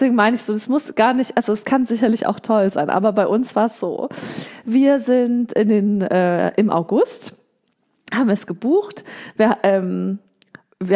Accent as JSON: {"language": "German", "region": "Southern Germany", "country": "Germany", "said": "ich komme ja selber aus Süddeutschland."}